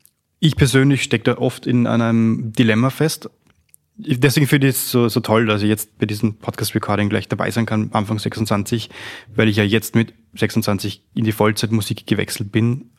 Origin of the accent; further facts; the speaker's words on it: Upper Austria, Austria; now in Vienna, Austria; ich als Oberösterreicher und somit auch als Wahl-Wiener oder Wahl-Wien-Umgebung eher